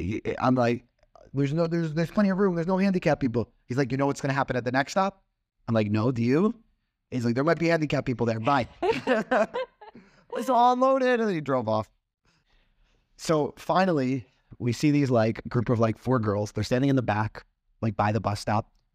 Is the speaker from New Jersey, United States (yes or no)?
yes; Fort Lee, New Jersey, United States; born there; Yeah, I was born in Fort Lee.